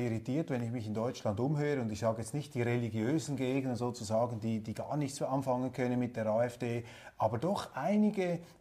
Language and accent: German; Switzerland; Ja, als Schweizer fällt mir einfach auf, aber ich habe natürlich nicht diesen tiefen Einblick